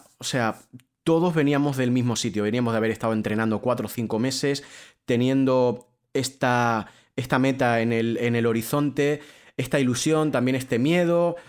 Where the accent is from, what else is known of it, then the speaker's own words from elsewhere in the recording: Guadix, Andalusia, Spain; yo soy de un pueblo pequeñito de Granada, soy de Guadix, no hay tradición periodística